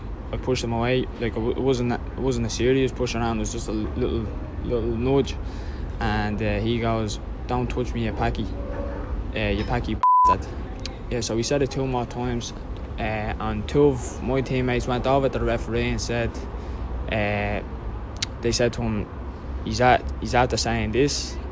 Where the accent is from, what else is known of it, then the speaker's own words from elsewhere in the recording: Ireland; Ireland's my home. I'm an Irishman. I'm a proud Irishman. I've lived here all my life. I mean, I don't know anywhere else but Ireland.